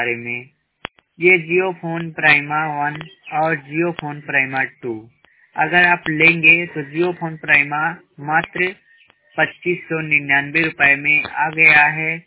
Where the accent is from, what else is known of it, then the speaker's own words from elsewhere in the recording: Uttar Pradesh, India; मैं उत्तर प्रदेश जिला सुल्तानपुर का रहने वाला हूँ।